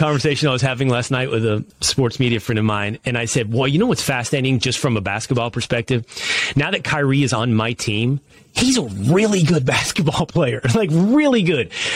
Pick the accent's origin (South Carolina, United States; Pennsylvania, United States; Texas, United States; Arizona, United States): Texas, United States; Dallas; I live in Dallas. I'm from Dallas, so I'm a good boy. I'm a homer.